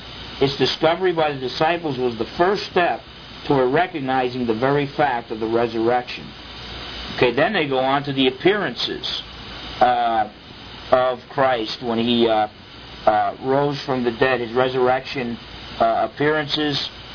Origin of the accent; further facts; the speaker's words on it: New Jersey, United States; when I was a kid growing up in Jersey, that's all my Protestant friends told me about, was the infallibility of the Pope and praying to Mary.